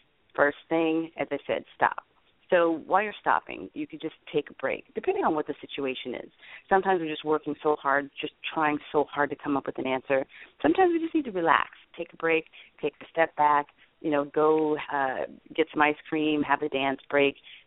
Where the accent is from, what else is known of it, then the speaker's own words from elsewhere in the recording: Miami, Florida, United States; I'm from Florida. And I'm from Miami, Florida.